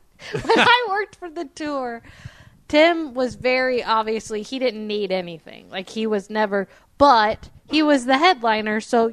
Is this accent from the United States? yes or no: yes; Indiana, United States; He probably thinks I'm an idiot from Indiana.